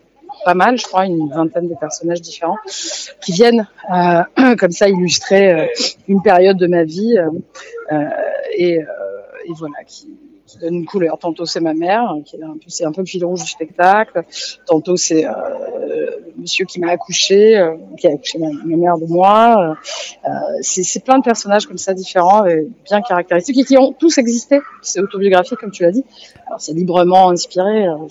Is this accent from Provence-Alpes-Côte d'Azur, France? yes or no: yes; Marseille, Provence-Alpes-Côte d'Azur, France; J'ai grandi à Marseille.